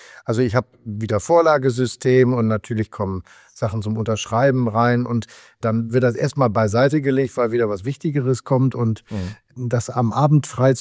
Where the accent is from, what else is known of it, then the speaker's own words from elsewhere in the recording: Jever, Lower Saxony, Germany; Natürlich am liebsten in meiner Heimatstadt.